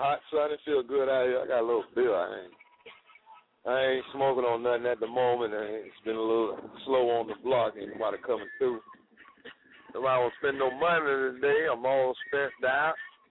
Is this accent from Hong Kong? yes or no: no; Puerto Rico; Ever since I came from Puerto Rico